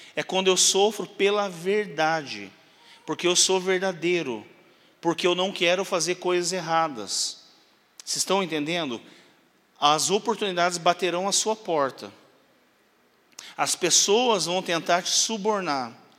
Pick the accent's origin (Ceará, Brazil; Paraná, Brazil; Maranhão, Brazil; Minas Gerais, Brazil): Paraná, Brazil; Eu sou lá do interior do Paraná, e quando eu era criança